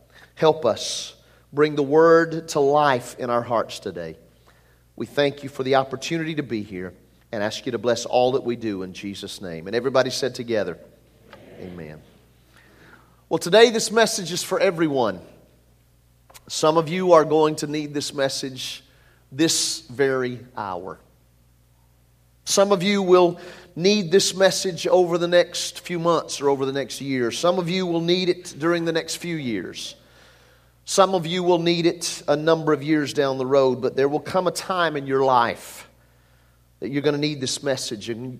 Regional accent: Atlanta, Georgia, United States; I was born and raised up in the North Georgia area, around the Atlanta area, when dad moved up there for work.

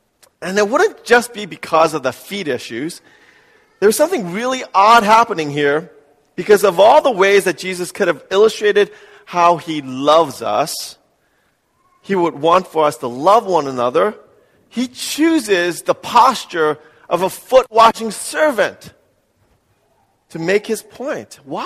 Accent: New York City, New York, United States; I grew up in New York City, right, riding the subways to go to my high school.

